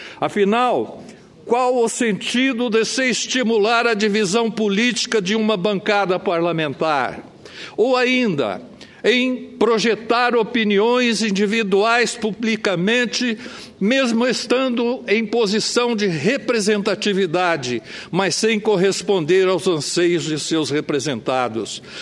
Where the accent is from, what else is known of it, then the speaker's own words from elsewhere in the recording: Franca, São Paulo, Brazil; eu represento com muito orgulho o Estado de São Paulo e venho do interior, lá da região de Franca, da capital do calçado.